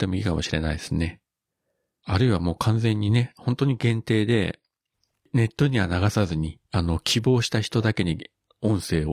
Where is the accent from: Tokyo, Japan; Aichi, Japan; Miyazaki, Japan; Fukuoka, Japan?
Fukuoka, Japan; 地元福岡にいらっしゃるというのはね、